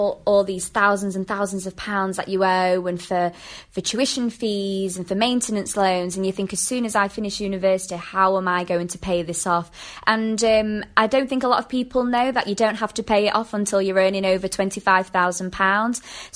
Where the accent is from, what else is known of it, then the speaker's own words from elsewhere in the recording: Doncaster, Yorkshire and the Humber, United Kingdom; I'm from Doncaster originally, so I did kind of know Leeds before.